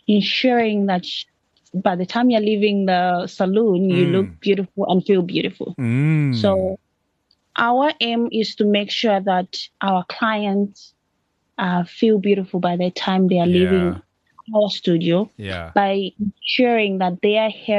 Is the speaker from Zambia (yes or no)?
yes; Zambia; So I am Zambian. Yeah. I'm born and raised in Zambia.